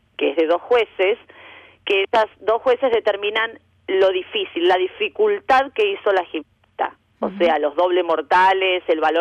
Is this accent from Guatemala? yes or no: no; Argentina; Mira, yo empecé cuando era chica, pero hacía gimnasia en Argentina.